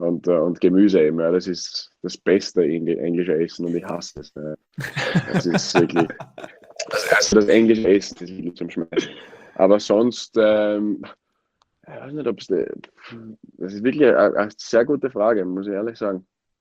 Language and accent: German; Wiener Neustadt, Lower Austria, Austria; born there; Niederösterreicher, kein Wiener.